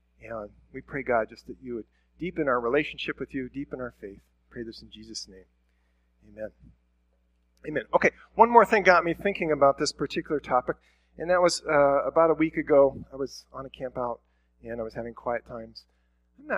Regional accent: Iowa, United States; I think of growing up in Iowa, like at church, people would bring like a box of zucchinis or something

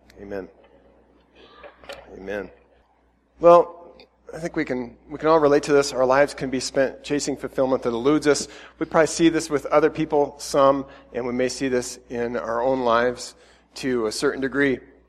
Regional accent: Iowa, United States; now in El Paso, United States; I grew up in Iowa, and that was just kind of part of life in Iowa.

